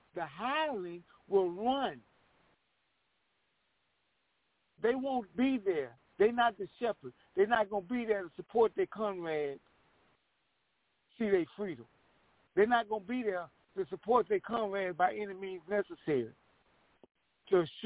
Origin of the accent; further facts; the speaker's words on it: Los Angeles, California, United States; Till in the 80s, I remember growing up in Los Angeles